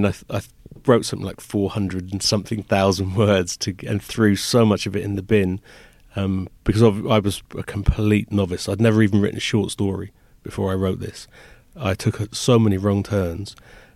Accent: England, United Kingdom

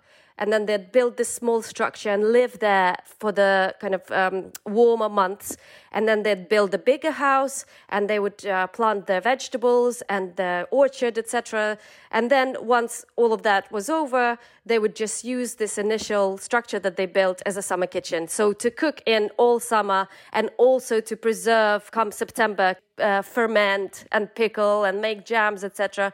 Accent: southern Ukraine, Ukraine; So I'm from the south of Ukraine, and it's, you know, it's that huge kind of swath of steppe.

